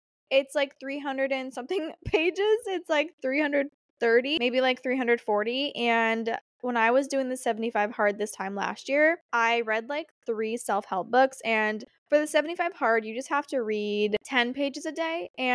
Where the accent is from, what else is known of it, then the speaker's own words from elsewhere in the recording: Akron, Ohio, United States; I'm actually from Akron, Ohio